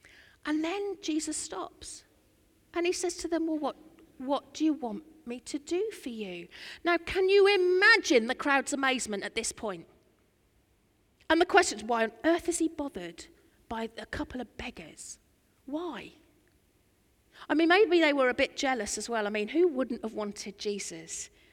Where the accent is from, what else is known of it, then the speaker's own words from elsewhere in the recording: East of England, United Kingdom; I'm from Norfolk